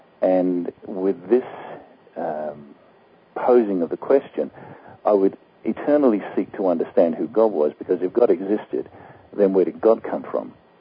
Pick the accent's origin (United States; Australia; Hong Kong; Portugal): Australia; moved away as an adult; my parents migrated to Australia. I grew up in Australia